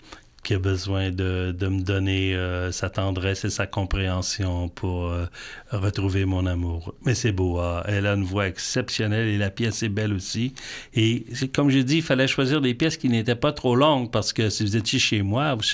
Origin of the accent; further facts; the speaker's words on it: Lac-Mégantic, Quebec, Canada; born there; Je suis né à Lac-Mégantic. Un des plus beaux coins du Québec.